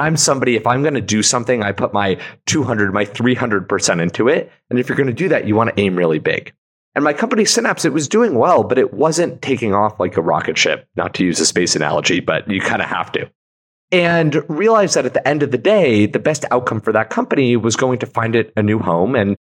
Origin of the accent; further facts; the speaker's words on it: Los Angeles, California, United States; Well, I grew up here in Los Angeles. And I have to say, as a kid growing up here